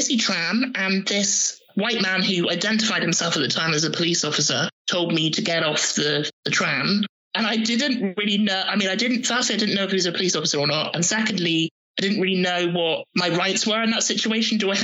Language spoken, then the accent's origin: English; South West England, United Kingdom; because I grew up in Devon. So I literally was the Black population for a significant part of the 90s.